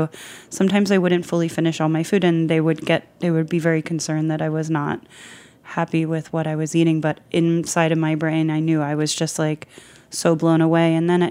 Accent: Philadelphia, Pennsylvania, United States; I tried everything for the first time because growing up in Philadelphia, the thing that I wasn't exposed to was I probably had never eaten Japanese food before in my life.

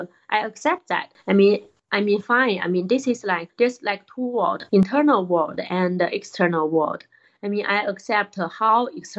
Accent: China; So my cultural background, I was born in China, and I used to learn Chinese, and I grew up in China. For work, I used to work in Dublin, in Japan, in different countries.

